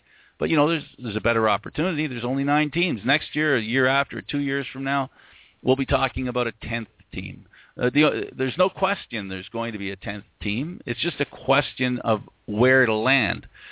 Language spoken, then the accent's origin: English; Canada; It's just a point of fact that I lay out there, that as Canadian sports fans, we can root for our team and actually have something to root about.